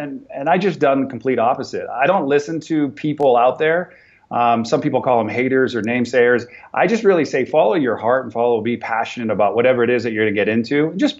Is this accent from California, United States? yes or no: yes; California, United States; because I'm from California